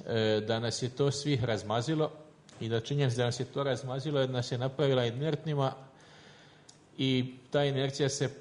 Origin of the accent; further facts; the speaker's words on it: Croatia; sve što ja govorim koji dolazim iz Hrvatske, vi me potpuno razumijete bez prevoditelja.